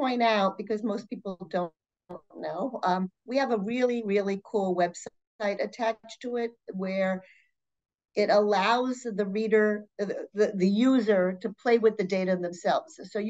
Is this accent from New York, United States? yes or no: yes; New York, United States; anybody hearing me and looking at me would know that I'm not from Asia, and I definitely am from New York, and you can hear the accent.